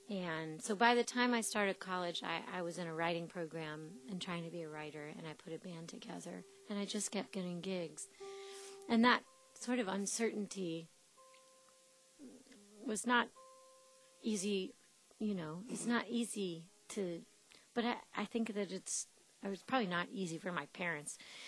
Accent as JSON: {"language": "English", "region": "North Carolina", "country": "United States", "tie": "born or raised there", "also_born_or_lived": "Texas, United States", "said": "So I was raised in North Carolina."}